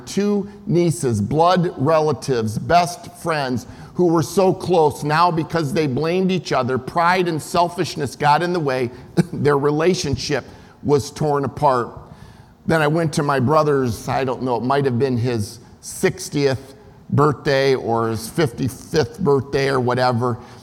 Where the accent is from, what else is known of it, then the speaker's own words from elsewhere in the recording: Michigan, United States; they lived together in a small town where we grew up in Michigan.